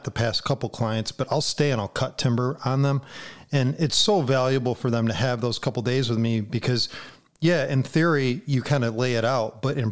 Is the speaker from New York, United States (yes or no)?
yes; New York, United States; And you were in my home state of New York, which is awesome.